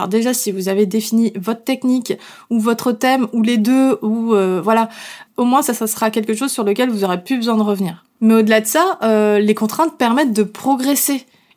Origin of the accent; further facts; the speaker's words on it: Île d'Oléron, Nouvelle-Aquitaine, France; je viens de l'île d'Oléron. Autant vous dire que la mode c'était pas quelque chose